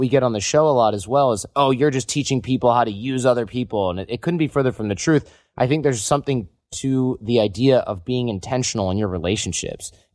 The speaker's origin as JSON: {"language": "English", "region": "Midwest", "country": "United States", "tie": "born or raised there", "said": "especially, you know, growing up in the Midwest."}